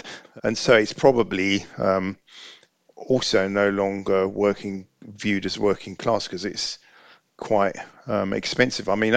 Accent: London, United Kingdom; when I was a child growing up in London

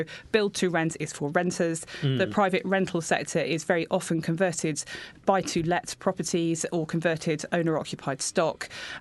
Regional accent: United Kingdom; We assumed, being British, that people would prefer to have some distance between their bedrooms.

